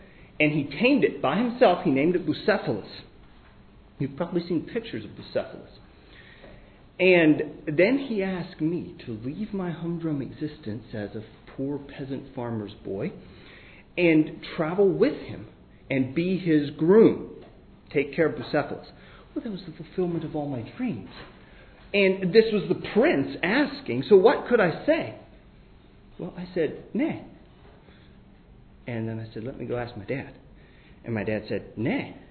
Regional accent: Greece; English is a second language; I'm from Greece. Sorry, but my English is not the best. I grew up with my parents in the mountains of Greece. Very rocky there.

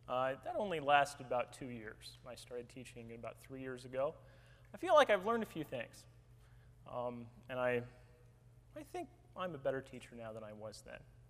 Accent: Oregon, United States; now in Watsontown, United States; I am originally from Oregon. I live now in Watsontown, Pennsylvania.

